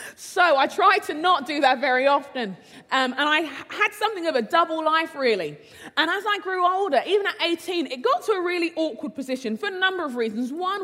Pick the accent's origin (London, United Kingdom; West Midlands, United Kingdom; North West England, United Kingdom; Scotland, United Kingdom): London, United Kingdom; I was born in London, grew up in London, England. My parents are from Nigeria. We're a Nigerian family. And my maternal grandfather was a Muslim leader.